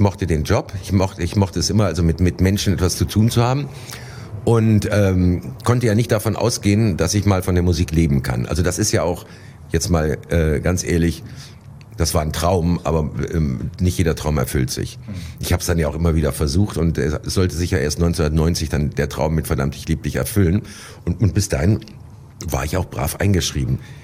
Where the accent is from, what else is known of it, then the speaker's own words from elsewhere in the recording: Germany; ich bin ein Kind des Westens